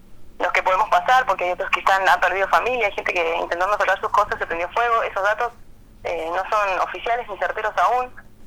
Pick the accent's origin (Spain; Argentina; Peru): Argentina; Neuquén; Nosotros acá estamos, yo vengo de Neuquén.